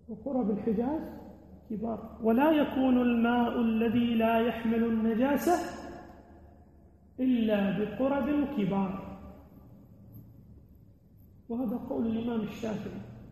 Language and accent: Arabic; Upper Egypt, Egypt; حتى موجودة في مصر عندنا في الصعيد